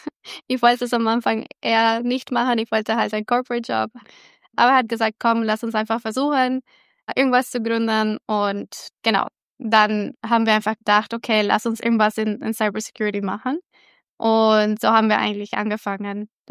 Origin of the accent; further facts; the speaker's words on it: El Salvador; now in Germany; Ich komme ursprünglich aus El Salvador, bin in Deutschland schon seit 12 Jahren circa.